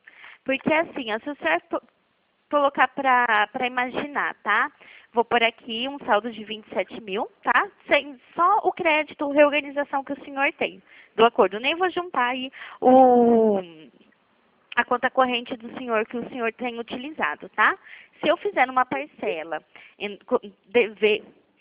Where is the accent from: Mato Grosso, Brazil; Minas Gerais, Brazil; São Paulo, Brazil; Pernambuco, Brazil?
São Paulo, Brazil; Pirassununga; Sim, eu sou de Pirassununga.